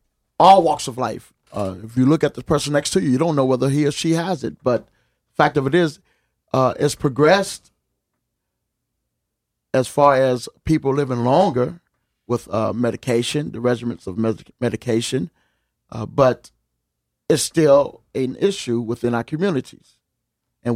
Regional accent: Virginia, United States; Virginia.

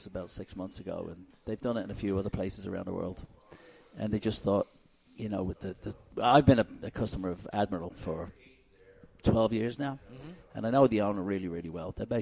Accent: Ireland; also born or lived in England; I was growing up in Ireland. And England. Ireland and England.

